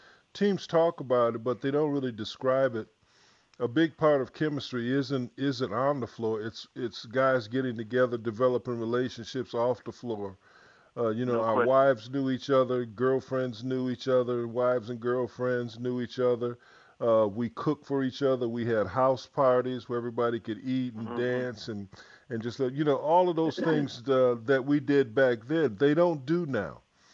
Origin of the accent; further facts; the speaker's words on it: Georgia, United States; You know, I'm from West Georgia.